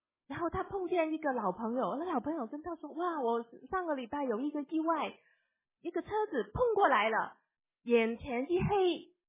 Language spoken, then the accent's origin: Chinese; United States; also born or lived in Hong Kong; 我是指香港出生，美国长大